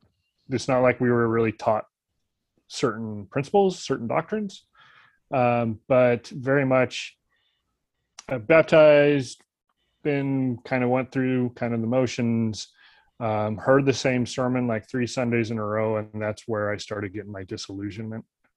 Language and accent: English; Missouri, United States; also born or lived in California; So he married my mom, converted to Pentecostalism, and then we moved to Missouri from California. And so I kind of grew up in a very small town in Missouri, so very much kind of Southern evangelical type ideals.